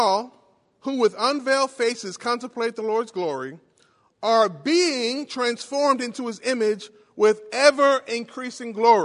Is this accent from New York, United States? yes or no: yes; Queens, New York, United States; I'm from Queens, New York, but I'm going to throw the y'all at you